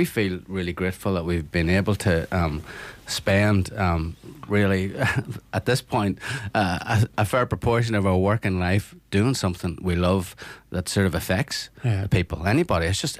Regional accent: Northern Ireland, United Kingdom; I love the people from the North. I actually loved growing up in the North, you know, regardless of the troubles. For us, it was a great, great time growing up, you know.

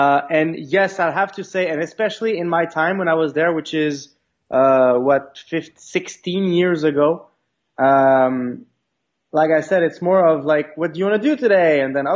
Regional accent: Quebec City, Quebec, Canada; I'm from Quebec City, Canada. Quebec, the province, and Quebec City, the city.

